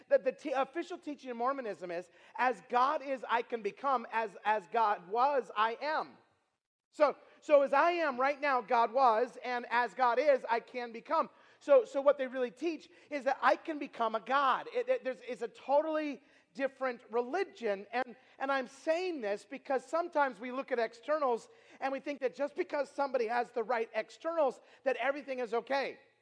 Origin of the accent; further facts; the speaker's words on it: Idaho, United States; and by the way, I'm from Idaho, so I'm pretty into the Constitution, okay?